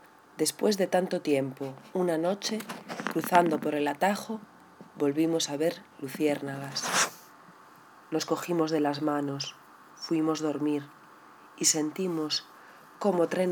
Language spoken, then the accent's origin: Spanish; Galicia, Spain; soy una poeta gallega. Como sabéis, el gallego es una de las cuatro lenguas oficiales de nuestro país